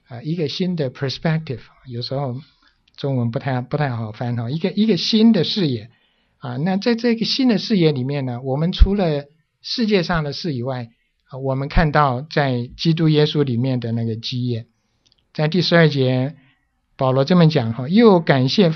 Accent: China; now in United States; 我觉得可能比我们从中国搬到美国还要远

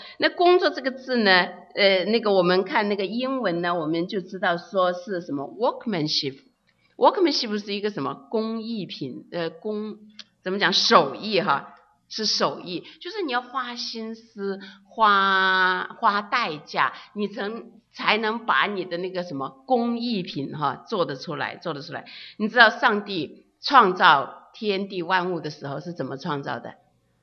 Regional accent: China; now in United States; 我们都从中国来到了美国

